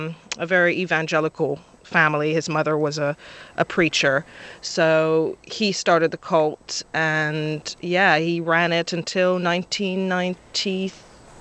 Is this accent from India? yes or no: no; France; English is a second language; despite being French, you can hear my accent isn't quite French.